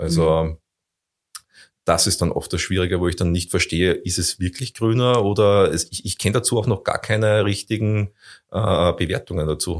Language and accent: German; Austria; als Österreicher